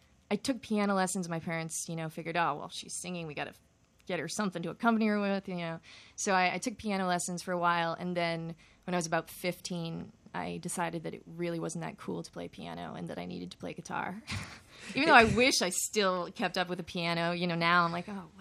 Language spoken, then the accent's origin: English; Los Angeles, California, United States; not only am I from L.A., but I was born in the San Fernando Valley. So technically speaking, I'm a Valley girl.